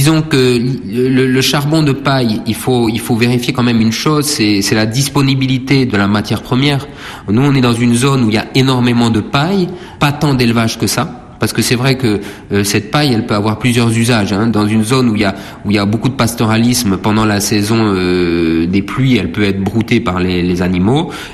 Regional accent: Senegal; Aujourd'hui, je crois que chez nous, au Sénégal, la plus grande cause de déforestation, elle est endogène au pays, hein.

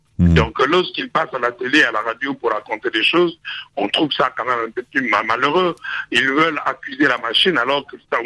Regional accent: DR Congo; Je suis congolais, j'ai vu au Congo

